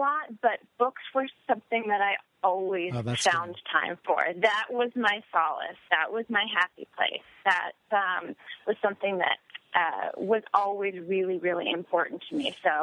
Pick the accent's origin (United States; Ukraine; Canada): United States; Hollywood, California; So it chronicles my life growing up in Hollywood